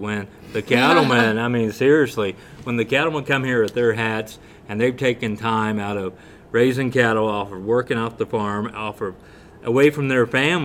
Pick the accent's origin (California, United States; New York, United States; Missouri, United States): Missouri, United States; Savannah; also born or lived in Denver / Washington, D.C.; My background, I grew up in Savannah, Missouri, up in the northwest corner of the state on a diversified family farm.